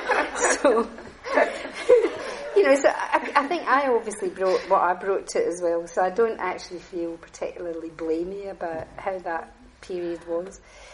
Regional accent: Glasgow, Scotland, United Kingdom; And I'm Glaswegian. So that's abrasive, you know.

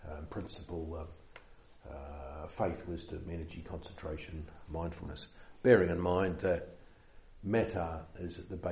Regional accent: New Zealand; first language New Zealand English; if English is not your native language, and it's not mine because I speak New Zealand, that's my native language.

